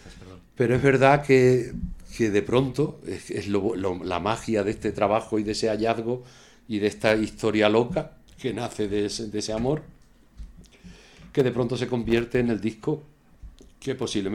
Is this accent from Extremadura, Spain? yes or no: yes; Extremadura, Spain; Yo me estoy centrando mucho en Extremadura porque quiero rematar en este proyecto enfocado a mi tierra.